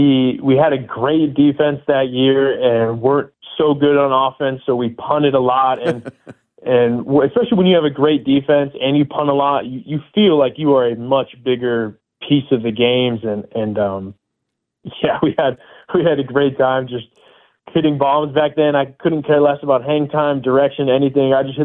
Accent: Poway, California, United States; I grew up in Poway, but closer to Rancho Bernardo, so I ended up going there.

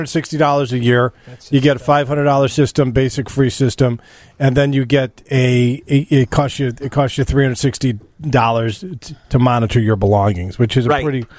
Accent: Northbrook, Illinois, United States; it's located in Northbrook in my hometown.

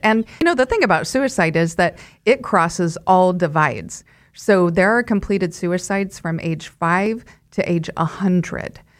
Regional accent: Wichita, Kansas, United States; I'm from here, from Wichita.

